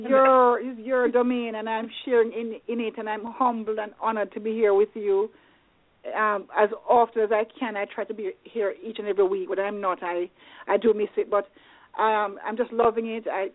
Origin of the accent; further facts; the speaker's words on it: Jamaica; I tend to buy lime because I'm from Jamaica. I'm used to limes